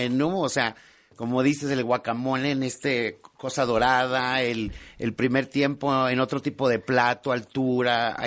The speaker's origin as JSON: {"language": "Spanish", "country": "Mexico", "said": "soy mexicano orgulloso, orgullosísimo de México."}